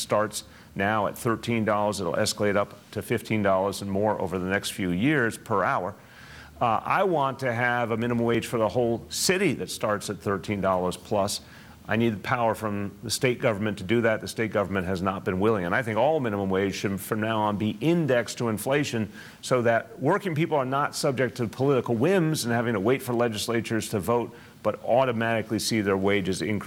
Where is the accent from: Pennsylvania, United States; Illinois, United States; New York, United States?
New York, United States; Brooklyn; I come from Park Slope in Brooklyn, which is one of the neighborhoods that's arguably gone through the most gentrification over the last quarter century.